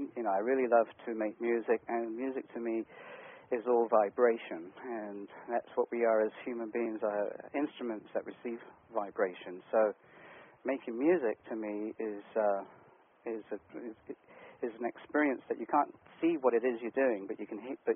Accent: England, United Kingdom; Because I guess in my past, and my growing up, I've seen a lot of stuff in England. Growing up in England with crop circles and lights outside the back window

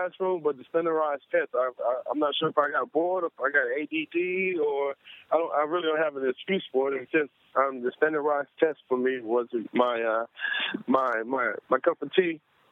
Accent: Houston, Texas, United States; From Houston, Texas.

